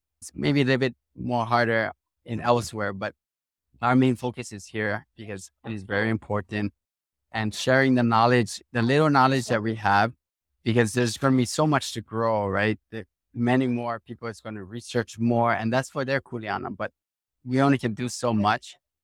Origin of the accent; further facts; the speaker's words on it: Hawaii, United States; I was just pedal to the metal that I appreciate who I am as a Hawaiian.